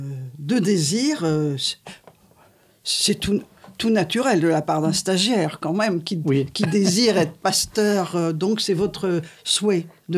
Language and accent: French; La Rochelle, Nouvelle-Aquitaine, France; Je viens de la région de La Rochelle.